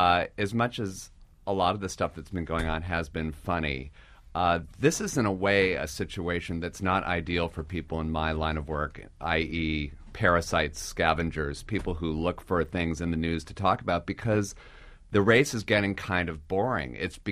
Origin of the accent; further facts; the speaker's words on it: Cleveland, Ohio, United States; I was watching my hometown Cleveland Browns last night.